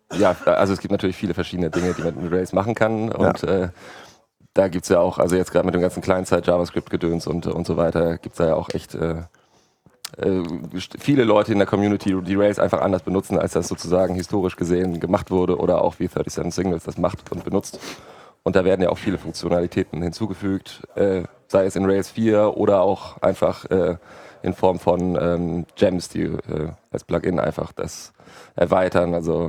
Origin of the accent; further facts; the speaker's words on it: Hamburg, Germany; Und ich komme aus Hamburg.